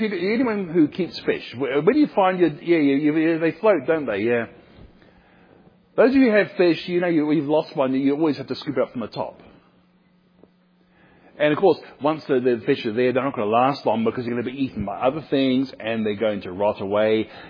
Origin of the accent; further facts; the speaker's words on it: Australia; in my home country of Australia